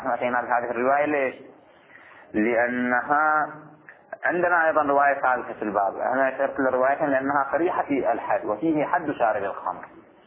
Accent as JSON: {"language": "Arabic", "country": "Bahrain", "said": "عندنا في البحرين بعض الفقهاء"}